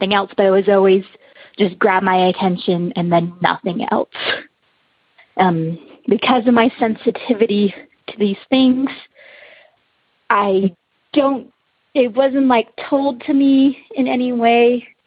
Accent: Utah, United States; I'm from Utah.

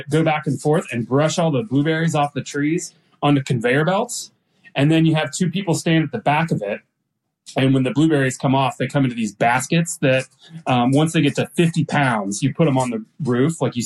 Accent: Atlanta, Georgia, United States; also born or lived in North Carolina; I'm from Atlanta, and North Carolina. So I spent I grew up in both North Carolina and Georgia. So I'm a Southerner through and through.

